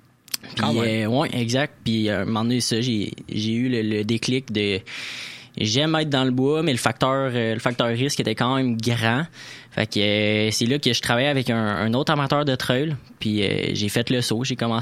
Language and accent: French; Saint-Raymond-de-Portneuf, Quebec, Canada; Je viens de Saint-Raymond-de-Portneuf, là. Fait qu'il y a la Vallée-Bras-du-Nord là-bas.